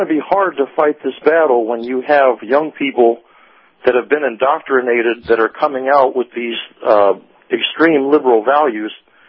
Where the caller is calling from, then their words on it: Clearwater, Florida, United States; I'm in Clearwater.